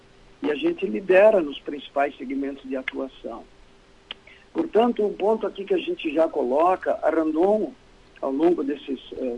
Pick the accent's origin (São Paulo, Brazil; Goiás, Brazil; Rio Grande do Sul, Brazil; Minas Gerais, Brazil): Rio Grande do Sul, Brazil; Caxias do Sul; Eu sou caxiense, né? Nasci em Caxias, estudei aqui em Caxias, em colégio público, municipal, no La Salle, segundo grau, estadual, Santa Catarina, né?